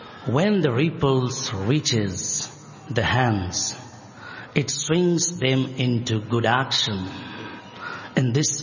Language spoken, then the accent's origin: English; Nepal; we are here from Nepal, where Lord Buddha was born at Lumbini